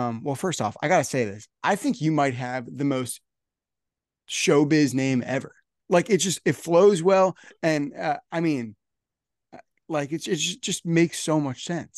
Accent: United States; this is obviously coming from a guy who grew up in America

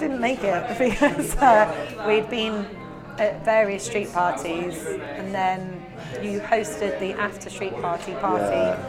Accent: Liverpool, North West England, United Kingdom; growing up in Liverpool and having the pub and bar scene we did until I moved away.

